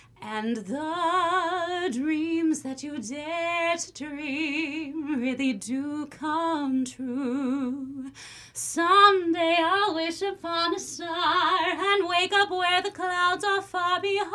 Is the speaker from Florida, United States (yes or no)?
no; Austin, Texas, United States; Yes, I'm from Austin. Now I'm like right outside the city.